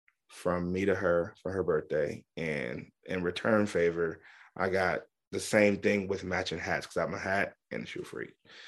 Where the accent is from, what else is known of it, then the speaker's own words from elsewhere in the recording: Seattle, Washington, United States; I'm born and raised in Seattle. I know just about everybody that's in my age range, you know what I mean?